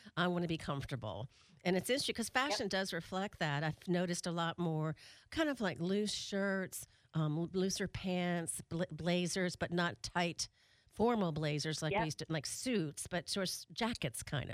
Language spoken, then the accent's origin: English; Atlanta, Georgia, United States; Well, and I grew up in Atlanta, actually.